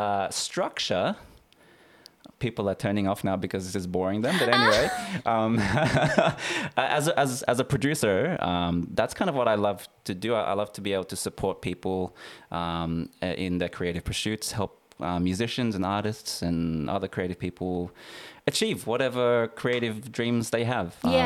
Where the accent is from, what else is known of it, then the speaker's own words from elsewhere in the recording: Sydney, New South Wales, Australia; I am also from Sydney. Sydney boy, born and raised.